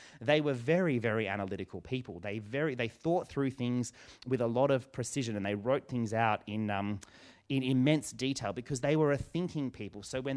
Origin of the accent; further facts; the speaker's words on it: Western Australia, Australia; I am from born and raised in Western Australia, and I recently went over to visit my family after a long time of not being allowed to go.